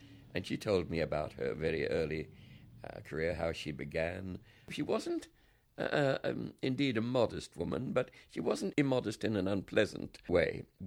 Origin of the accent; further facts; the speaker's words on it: Australia; we're both Australian, but never knew her in Australia.